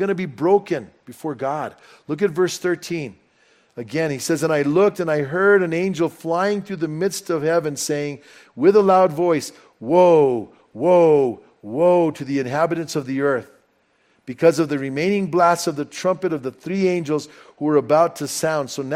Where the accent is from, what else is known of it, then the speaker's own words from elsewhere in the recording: New Mexico, United States; accent: Bernalillo; My Bernalillo accent's coming out.